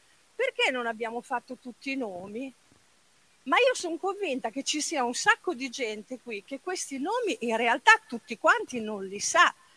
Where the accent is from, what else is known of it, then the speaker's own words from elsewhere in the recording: Bologna, Emilia-Romagna, Italy; Io sono di Bologna, in cui giustizia non c'è stata